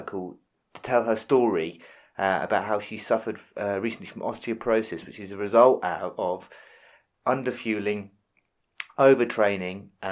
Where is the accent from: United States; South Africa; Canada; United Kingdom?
United Kingdom; We're British, I guess.